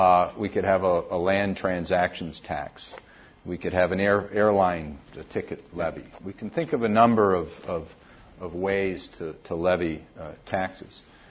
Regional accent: United States; even as an American, I could never quite figure it out

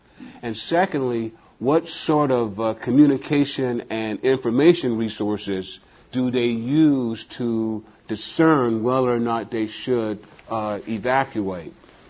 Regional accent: Savannah, Georgia, United States; I grew up in Savannah, Georgia, and we were right there on the water, and I can remember growing up evacuating our home to prepare for the hurricane.

